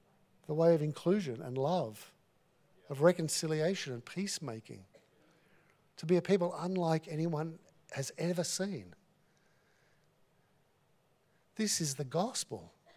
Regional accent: Australia; I said, well, I am an Australian, so the answer to that will be no.

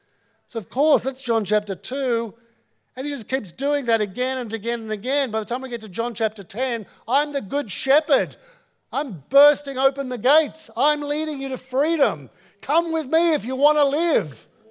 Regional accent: Australia; I said, well, I am an Australian, so the answer to that will be no.

